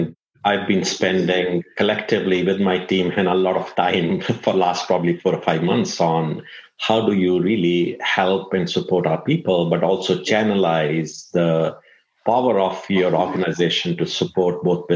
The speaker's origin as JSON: {"language": "English", "country": "India", "tie": "born or raised there", "moved": "as an adult", "said": "I grew up in India. My early part of the career was in India with PepsiCo predominantly. And then around 20 years back, I moved out of India."}